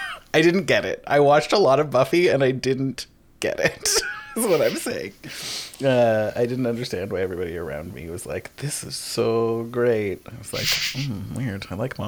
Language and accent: English; Canada; because like, I'm a Canadian, and so it comes up a lot.